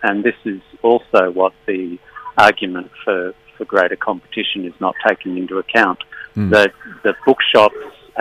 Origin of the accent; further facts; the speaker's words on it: Australia; The fact that I'm an Australian author living in Australia producing these books